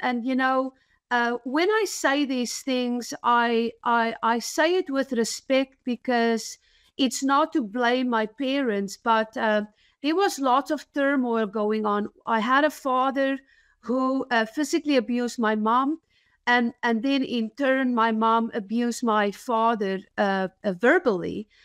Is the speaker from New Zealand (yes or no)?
no; South Africa; But regardless, so I grew up in South Africa.